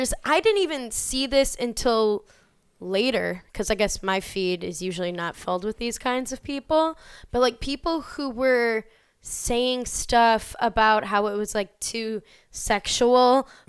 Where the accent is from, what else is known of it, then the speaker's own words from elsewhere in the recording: Midwest, United States; And, like, I'm a Midwesterner, so, like, I was supporting Kansas City.